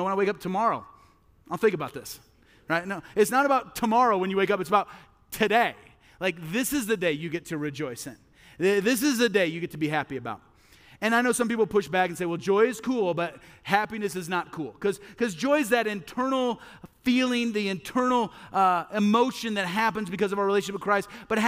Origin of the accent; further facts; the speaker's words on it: Midwest, United States; I grew up in the Midwest. All right, I grew up in the Midwest.